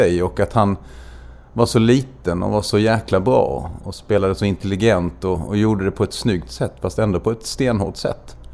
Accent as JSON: {"language": "Swedish", "region": "Småland", "country": "Sweden", "tie": "born or raised there", "also_born_or_lived": "Malmö", "said": "Ja, men jag blev smålänning väldigt snabbt när vi flyttade upp från Malmö när jag var i 6-årsåldern. Då var det inte så bra att prata bredskånska, så då pratade man småländska ganska omgående."}